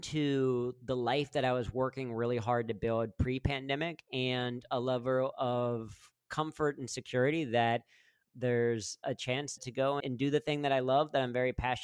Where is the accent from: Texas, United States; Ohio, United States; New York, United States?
Ohio, United States; Mason; so I grew up in Mason, so a lot of times we're out in that area.